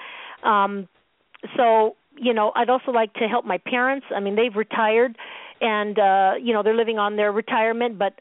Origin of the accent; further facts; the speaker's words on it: Seattle, Washington, United States; I'm originally from the Seattle area, traveled the world with my siblings, my mom and dad, my dad was in the Air Force.